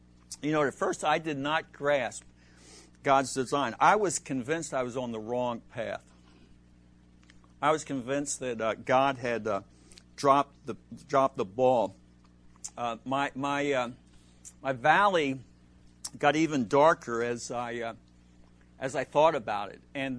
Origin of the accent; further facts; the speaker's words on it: Egg Harbor City, New Jersey, United States; Most people don't even in New Jersey don't know about this city. I said, I'm from Egg Harbor City.